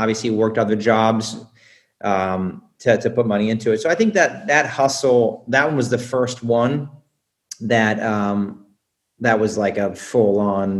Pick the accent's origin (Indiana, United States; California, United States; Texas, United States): Indiana, United States; Indianapolis; Yeah, you know, I'm from Indiana, the south side of Indianapolis, you know, just a normal family